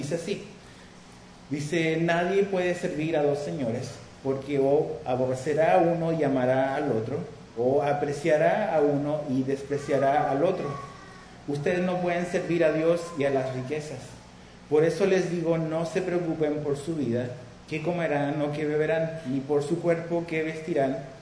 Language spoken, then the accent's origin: Spanish; Chile; now in Cancún, Mexico; Soy chileno, pero hace 24 años estoy en Cancún, México.